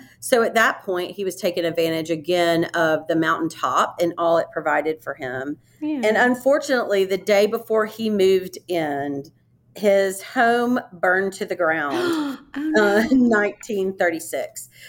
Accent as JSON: {"language": "English", "town": "Huntsville", "region": "Alabama", "country": "United States", "tie": "born or raised there", "also_born_or_lived": "Memphis", "said": "I'm a native Huntsvillian, although I was born in Memphis. I moved to Huntsville when I was seven."}